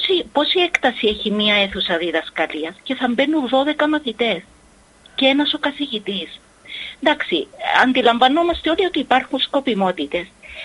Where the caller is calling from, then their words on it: Nicosia, Nicosia District, Cyprus; είμαι από Λευκοσία, γέροντα.